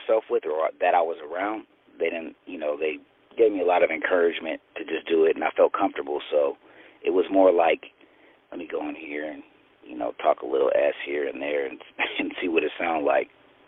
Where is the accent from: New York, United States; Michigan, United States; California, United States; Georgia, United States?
California, United States; Marin City; also born or lived in Richmond, California; I'm originally from Marin City, but I spent a lot of time in Richmond, California, too. So I went to high school out there.